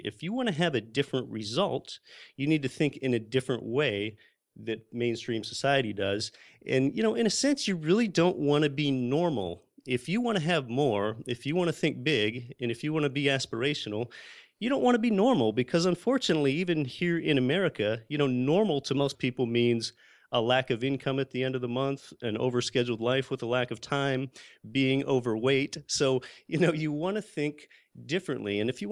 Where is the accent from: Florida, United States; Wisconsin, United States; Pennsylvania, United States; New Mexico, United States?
Pennsylvania, United States; So being born and raised in Pennsylvania, when I became an adult, I vacationed in Alaska 4 times.